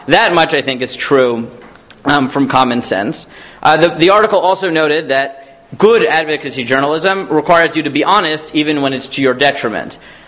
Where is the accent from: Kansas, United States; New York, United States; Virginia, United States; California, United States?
New York, United States; Staten Island; I grew up in Staten Island.